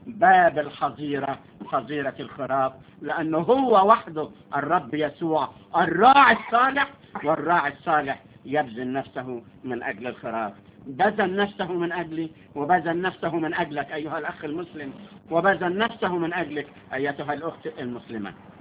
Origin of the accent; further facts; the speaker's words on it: Sohag, Sohag Governorate, Egypt; من سوهاج، من مواليد سوهاج سنة 1940.